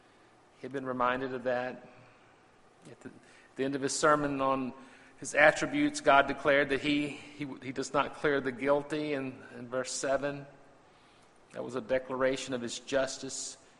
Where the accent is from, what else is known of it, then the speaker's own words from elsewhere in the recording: Virginia, United States; Y'all know I'm a Virginian. I'm proud of that. I'm from the Old Dominion.